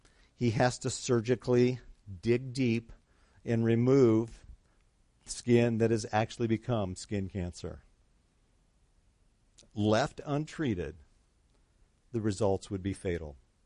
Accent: Colorado, United States; You know, I grew up in Colorado many, many years ago

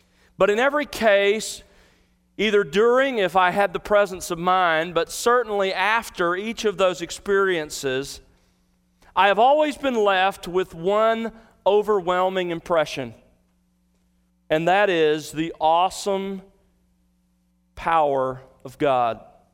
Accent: Gulf Coast, United States; now in Dallas, United States; I have, growing up on the Gulf Coast and of course here in Dallas, I've experienced countless thunderstorms.

